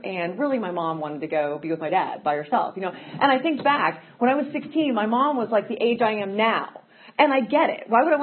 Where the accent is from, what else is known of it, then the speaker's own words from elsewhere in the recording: Burke, Virginia, United States; I grew up not far from here. I grew up in Northern Virginia in Burke.